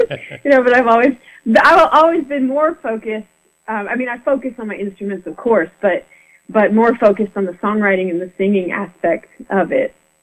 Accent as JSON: {"language": "English", "town": "St. James", "region": "Minnesota", "country": "United States", "said": "So I'm from St. James, Minnesota"}